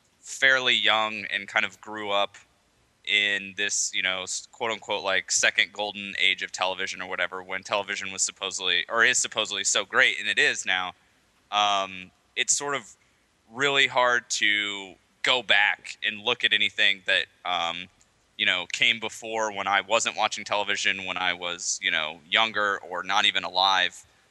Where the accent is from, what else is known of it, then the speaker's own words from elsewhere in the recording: Indiana, United States; I'm from Indiana.